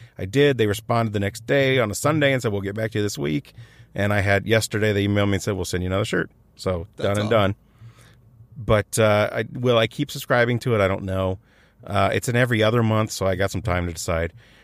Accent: United States; Yes, I don't really have a big desire to go to any of the foreign parks. I'm all American.

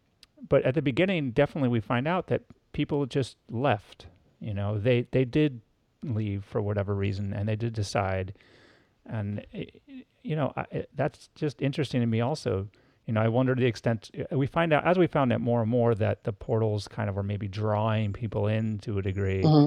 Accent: Los Angeles, California, United States; now in New York, United States; cause I grew up in Los Angeles and I live in New York now.

